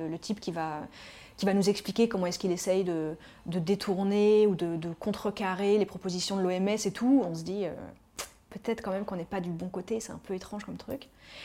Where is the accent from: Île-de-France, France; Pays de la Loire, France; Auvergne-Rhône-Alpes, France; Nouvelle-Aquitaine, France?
Île-de-France, France; Paris; Je suis parisienne, j'ai toujours grandi à Paris